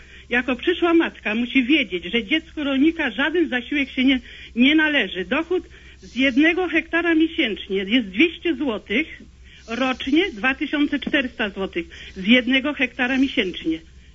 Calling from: Kuyavian-Pomeranian Voivodeship, Poland; ja jestem rolnikiem z Kujawsko-Pomorskiego.

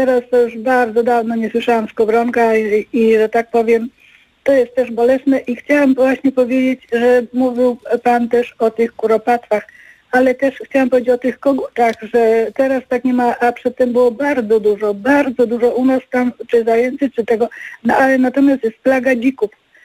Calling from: Zgierz, Łódź Voivodeship, Poland; u nas na Chełmach było bardzo dużo, proszę pana, kiedyś tych skowronków

